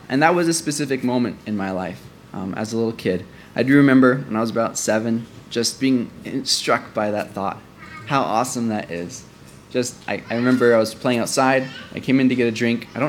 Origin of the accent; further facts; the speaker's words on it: Jackson, Michigan, United States; born there; But I was born in Jackson, Michigan. My parents were at a training facility there, training to be missionaries.